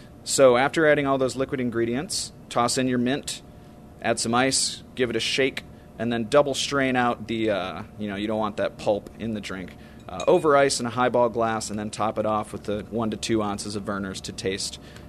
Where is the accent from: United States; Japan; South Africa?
Japan; Tokyo; moved away; And so I grew up overseas in Tokyo, Japan, and every summer we would come back and visit Michigan